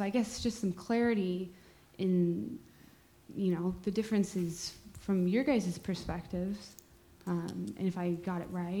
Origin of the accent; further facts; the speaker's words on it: United States; now in Netherlands; I'm currently studying abroad at Maastricht University. And I guess I'm going to out myself here as an American